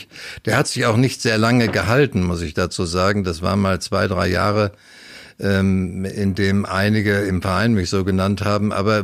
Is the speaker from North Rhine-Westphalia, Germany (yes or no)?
yes; Detmold, North Rhine-Westphalia, Germany; Ich bin geboren in Detmold im Kreis Lippe in Nordrhein-Westfalen. Habe dort Abitur gemacht in der Region